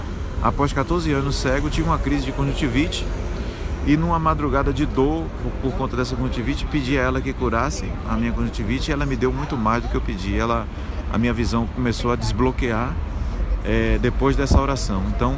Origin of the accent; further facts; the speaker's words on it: Salvador, Bahia, Brazil; now in Recife, Brazil; Sou de Salvador, natural de Salvador, mas moro em Recife